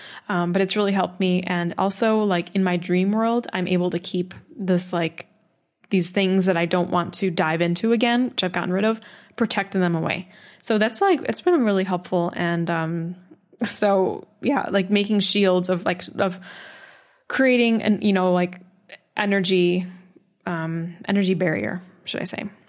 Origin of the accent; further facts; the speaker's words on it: Midwest, United States; I grew up in the Midwest, you know, it's kind of meant to be seen and not heard, smile.